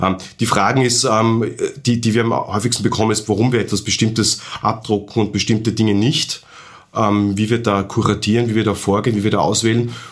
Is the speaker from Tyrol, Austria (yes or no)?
yes; Tyrol, Austria; zumindest sage ich das als Tiroler